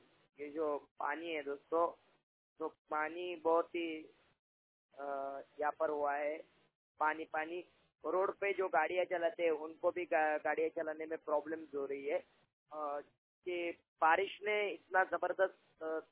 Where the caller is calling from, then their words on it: Maharashtra, India; जिला औरंगाबाद महाराष्ट्र से बात कर रहा हूँ दोस्तों।